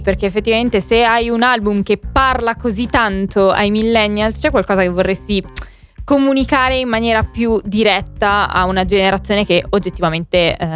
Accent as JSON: {"language": "Italian", "town": "Chieti", "region": "Abruzzo", "country": "Italy", "said": "anch'io sono dell'Abruzzo."}